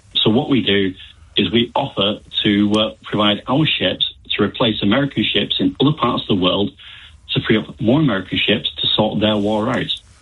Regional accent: United Kingdom; now in Norway; I would say that I am British. I just happen to be working in Norway.

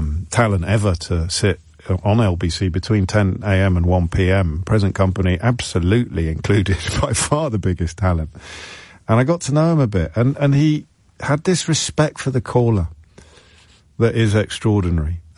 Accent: Kidderminster, West Midlands, United Kingdom; I was at school in Yorkshire and I grew up in Kidderminster.

